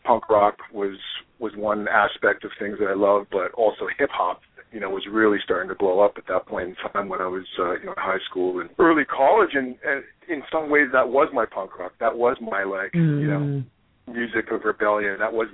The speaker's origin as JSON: {"language": "English", "town": "Edmonton", "region": "Alberta", "country": "Canada", "tie": "born or raised there", "said": "I grew up in Edmonton, which is the probably the most populated northernmost city in the country."}